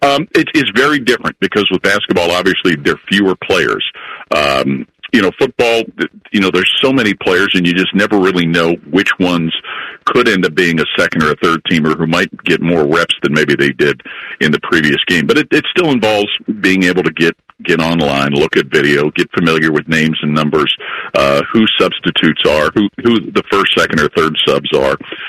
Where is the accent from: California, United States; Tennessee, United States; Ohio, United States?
Ohio, United States; Cincinnati; Cincinnati stands out to me just because of Cincinnati being my hometown and my affinity for the Bengals.